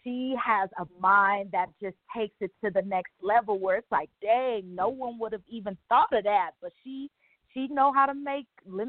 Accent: Inglewood, California, United States; now in Colorado, United States; I live in Colorado now, but I'm from Inglewood. I'm from Inglewood.

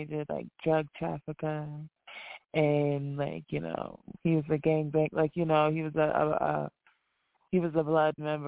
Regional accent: Hagerstown, Maryland, United States; now in Newark, United States; Hagerstown is a small town. Hagerstown.

